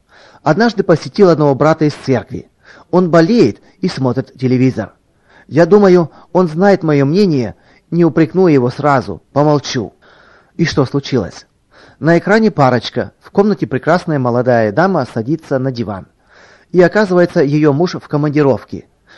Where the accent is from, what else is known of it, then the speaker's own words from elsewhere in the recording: Lodz, Łódź Voivodeship, Poland; moved away; Показывали фильм про мой родной город Лодж, в котором я вырос.